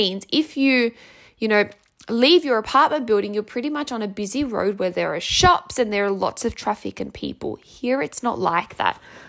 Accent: Italy; now in Australia; wherever we go and we say that, you know, we're from Italy

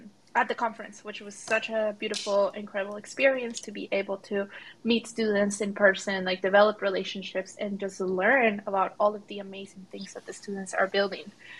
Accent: Colombia; I am from Colombia

